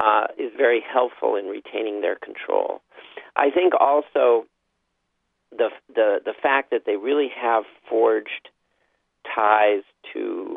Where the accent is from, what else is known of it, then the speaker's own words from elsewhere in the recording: Seattle, Washington, United States; Oh, I'm from Seattle, so that's entirely different.